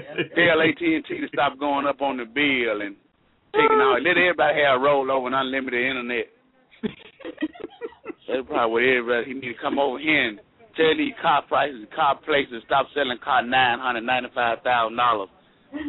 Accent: Mississippi, United States; I'm finna calculate because I'm from Mississippi.

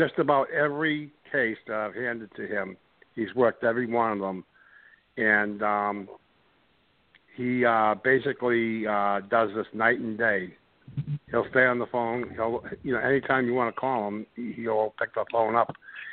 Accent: Tewksbury, Massachusetts, United States; now in San Antonio, United States; I'm from San Antonio, originally from Tewksbury, Massachusetts, is where I lived most of my life.

